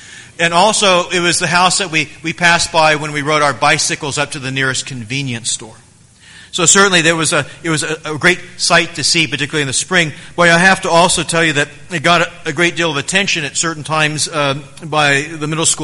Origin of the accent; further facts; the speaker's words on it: Oklahoma City, Oklahoma, United States; There was a house in the neighborhood I grew up in Oklahoma City that this was going on.